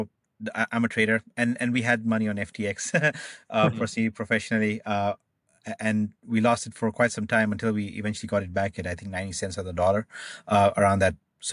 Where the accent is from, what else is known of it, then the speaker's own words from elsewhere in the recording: Canada; moved away; I'm Canadian, so I just moved recently.